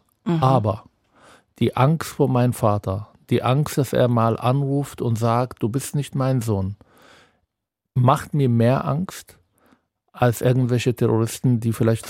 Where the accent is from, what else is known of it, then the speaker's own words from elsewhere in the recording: Palestine; Ich wollte als Palästinenser auch die andere Seite in Israel zeigen.